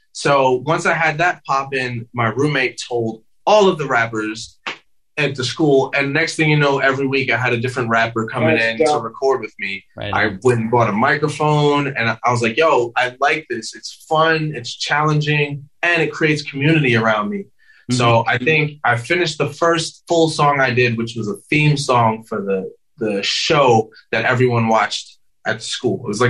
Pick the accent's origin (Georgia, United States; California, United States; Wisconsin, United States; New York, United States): New York, United States; Hempstead; Hempstead, Long Island.